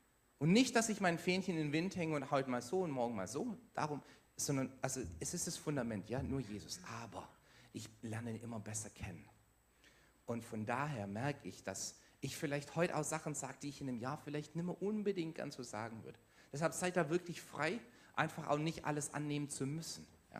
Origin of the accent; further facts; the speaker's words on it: Baden-Württemberg, Germany; Ich bin Schwabe.